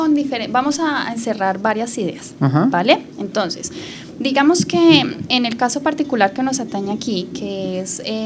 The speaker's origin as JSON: {"language": "Spanish", "country": "Colombia", "said": "tanto para nosotros como colombianos como para la humanidad"}